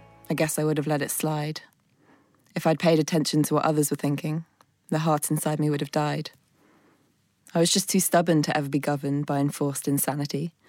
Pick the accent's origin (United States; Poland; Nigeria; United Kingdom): United Kingdom; London; Yes. Yeah. Born in Hammersmith. Born on the same day as Bob, not the year.